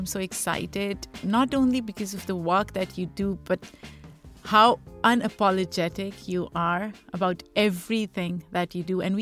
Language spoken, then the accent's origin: English; Pakistan; I grew up in Pakistan, Shah Jahan.